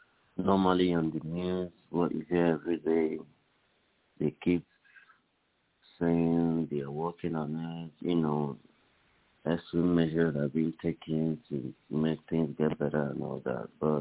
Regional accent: Imo, Nigeria; I'm from Imo State, Nigeria.

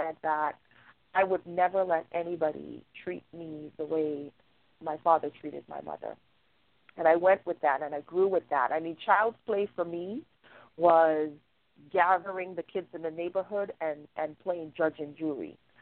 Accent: Trinidad & Tobago; moved away; I'm originally from Trinidad, and I lived there from the time I was born up until 1993. However, I grew up in a very poor area, the hood is what I will just say it was. I grew up in the hood

